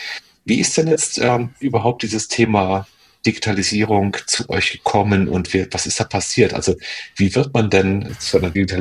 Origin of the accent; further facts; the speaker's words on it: Stuttgart, Baden-Württemberg, Germany; Aber ich komme aus Stuttgart zum Beispiel.